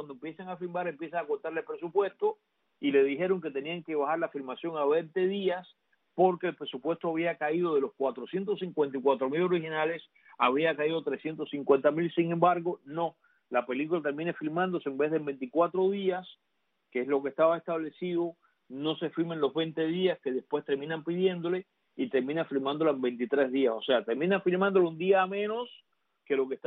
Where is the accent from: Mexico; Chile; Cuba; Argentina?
Cuba; que soy cubano y que viví en la Cuba los primeros 30 años de mi vida